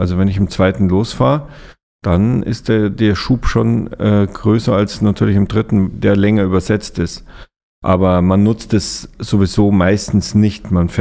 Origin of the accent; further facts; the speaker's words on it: Munich, Bavaria, Germany; now in Lower Bavaria, Germany; Also ich bin eigentlich gebürtiger Münchner und bin dann ausgewandert nach Niederbayern sozusagen